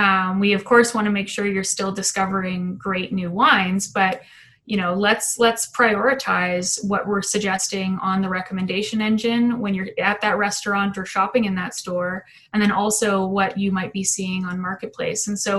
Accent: Alberta, Canada; I grew up in Alberta.

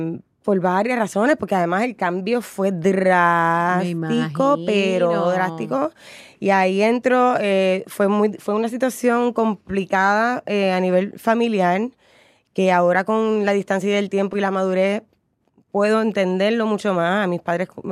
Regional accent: San Juan, Puerto Rico; yo soy nacida y criada en Viejo San Juan, en una época donde esto ahora, pues, todo ha cambiado.

